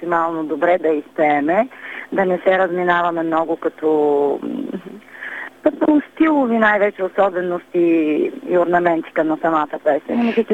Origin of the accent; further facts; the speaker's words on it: Rhodopes, Bulgaria; аз съм от Родопите и че повече изпълнявам такива песни